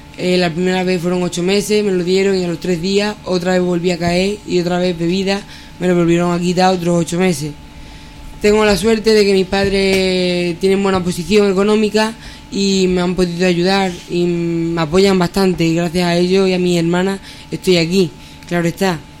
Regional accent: Don Benito, Extremadura, Spain; Tengo 23 años y vengo de Don Benito, Badajoz.

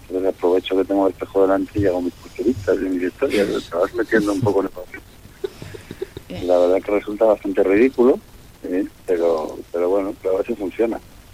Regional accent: Infiesto, Asturias, Spain; porque somos del mismo pueblo. Yo soy de Infiesto

